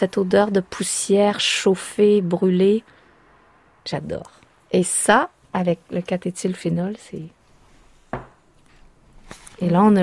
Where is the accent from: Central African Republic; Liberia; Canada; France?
Canada; je pense que ça vient du fait que ben, j'ai grandi au Canada